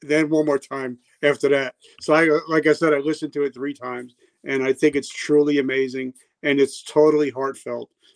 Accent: New Jersey, United States; I'm from Jersey, and my my whole family is Italian, so, and they're different.

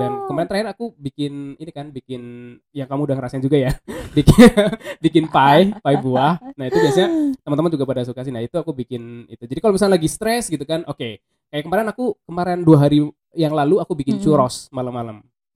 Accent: Central Java, Indonesia; aku kan asli Jawa ya, Nek. Jawa Tengah.

